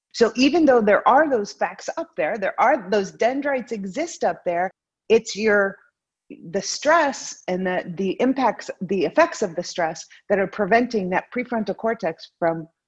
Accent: Akron, Ohio, United States; I'm from Ohio. I grew up in Akron, Ohio, actually.

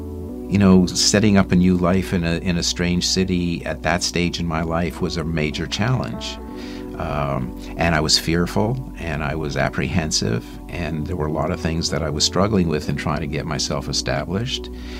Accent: Montreal, Quebec, Canada; born there; I was born in Montreal into a Jewish family. My grandparents had immigrated from Russia.

